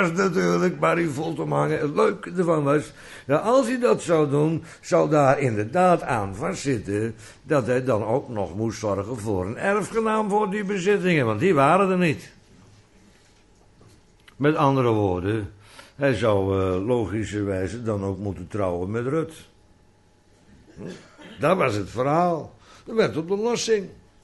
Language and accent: Dutch; Bodegraven, South Holland, Netherlands; En bij ons in Bodegraven vroeger was het 7 cent de aardbei.